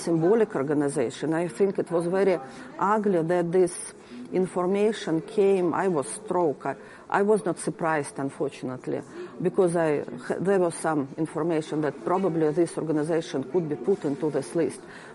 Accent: Russia; But I am from Russia.

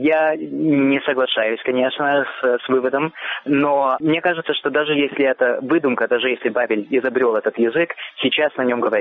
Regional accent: Odesa, Odesa Oblast, Ukraine; born there; Я родился в Одессе, и в моей семье говорили на этом языке с огромным вкусом.

